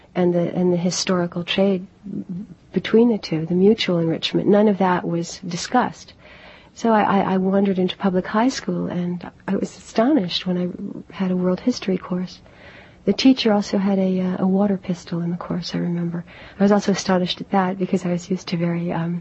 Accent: Miami Beach, Florida, United States; also born or lived in New York; Well, I was born in New York, and I grew up in Miami Beach, Florida. And then as soon as I could, I came back to New York.

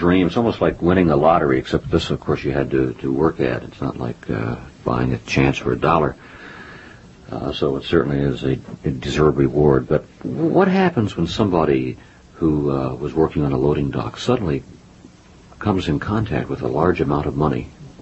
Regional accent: Wichita, Kansas, United States; Well, that one I'm going to have to read, I'm from Wichita.

